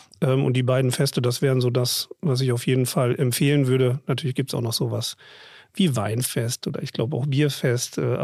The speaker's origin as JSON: {"language": "German", "town": "Osnabrück", "region": "Lower Saxony", "country": "Germany", "tie": "born or raised there", "said": "Also so bin ich groß geworden in Osnabrück."}